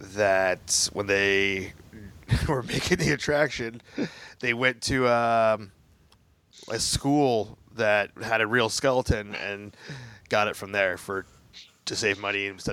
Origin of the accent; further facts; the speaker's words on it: New Jersey, United States; I'm from New Jersey, and I can tell you.